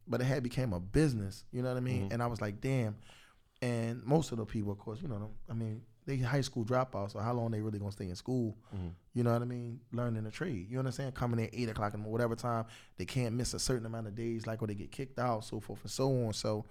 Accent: Philadelphia, Pennsylvania, United States; I'm on the West Coast. I'm from North Philly.

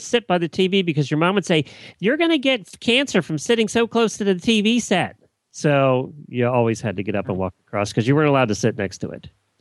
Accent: Ocala, Florida, United States; It's Wednesday morning, and … from Ocala, Florida.

